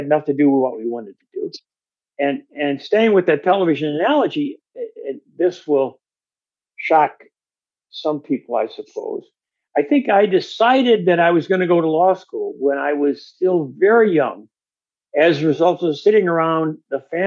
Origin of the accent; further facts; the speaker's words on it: Palatine, Illinois, United States; I grew up in Palatine, Illinois, a suburb of Chicago, 45 minutes out on the train line from the city.